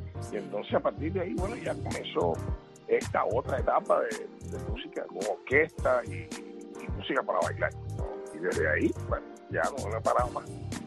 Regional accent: Cuba; moved away; yo me fui de Cuba.

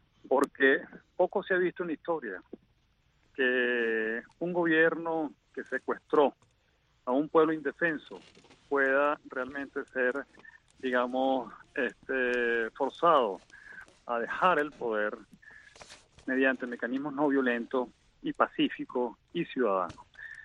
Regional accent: Venezuela; le voy a hablar como un venezolano más

